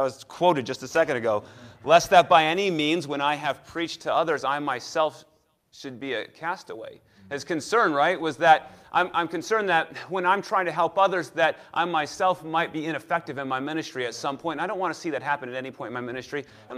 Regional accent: Chicago, Illinois, United States; moved away as an adult; also born or lived in Texas; now in Kansas, United States; So born and raised in Chicago, lived in Texas for 11 years, and now in Kansas for two.

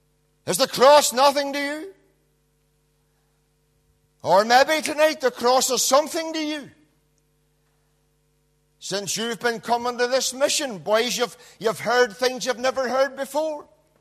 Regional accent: Aughnacloy, Northern Ireland, United Kingdom; there lies a young soldier from my hometown of Auchnacloy who died just at the age of 21.

